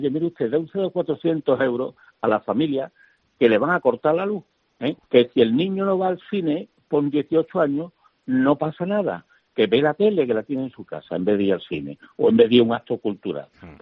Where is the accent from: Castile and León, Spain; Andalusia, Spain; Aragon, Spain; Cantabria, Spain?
Andalusia, Spain; los andaluces llevamos desde pequeño viviendo esto, y cuando yo veo el Nazareno de mi pueblo, ya estoy viendo a mi padre, mi abuela, mi vida, todo.